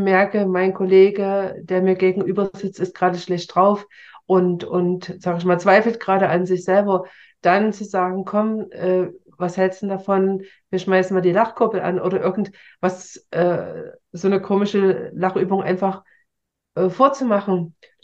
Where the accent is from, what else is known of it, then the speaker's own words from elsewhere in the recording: East Germany, Germany; born there; Wir haben ja schon festgestellt, ich bin im Osten geboren